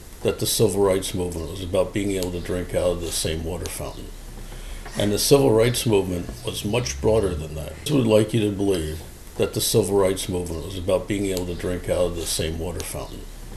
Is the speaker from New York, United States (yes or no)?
no; New Jersey, United States; Like, I grew up outside Newark, New Jersey.